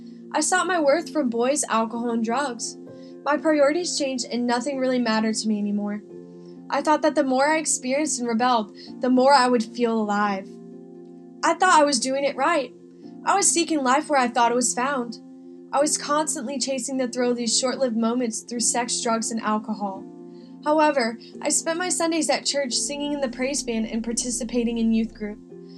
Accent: Holly Springs, North Carolina, United States; I'm from Holly Springs, North Carolina.

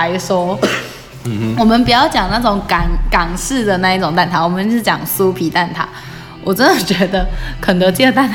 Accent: central and southern Taiwan, Taiwan; 我们乡下人没有啦，我们中南部的人

